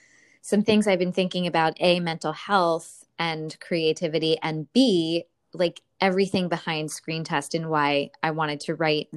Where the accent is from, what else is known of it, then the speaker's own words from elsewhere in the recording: Pennsylvania, United States; I grew up in Pennsylvania, and I don't know if it's a regional thing